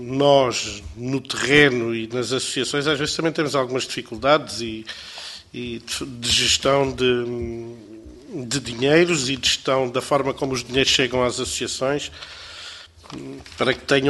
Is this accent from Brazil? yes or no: no; Alentejo, Portugal; Eu sou alentejano, como já devem ter notado pela maneira e pelo accent, não é?